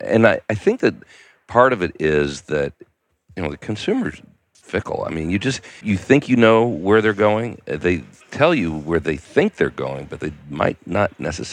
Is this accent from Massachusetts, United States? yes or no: no; Washington, District of Columbia, United States; I'm from Washington, D.C. I'm used to that.